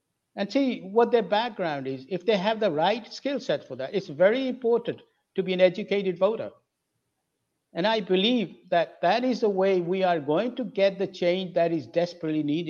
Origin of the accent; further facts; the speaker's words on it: England, United Kingdom; moved away as an adult; also born or lived in Pakistan; now in Florida, United States; I was born in Pakistan, and I was 9 years old when my parents moved to England, Britain. And I grew up in Britain for school, college, et cetera, before I left. And I've been here over 30 years in Florida.